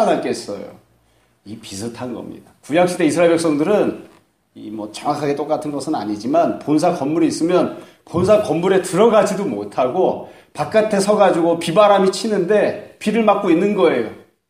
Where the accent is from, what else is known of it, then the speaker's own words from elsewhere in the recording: Seoul, South Korea; also born or lived in Daegu; 제가 태어난 곳이 대구거든요. 대구 반여울인데 반여울에서 태어난 이유가 그 옆에 공항이 있었습니다.